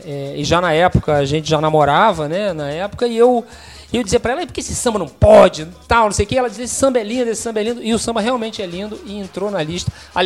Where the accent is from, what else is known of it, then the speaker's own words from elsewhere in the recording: Niterói, Rio de Janeiro, Brazil; lá da minha terra, Niterói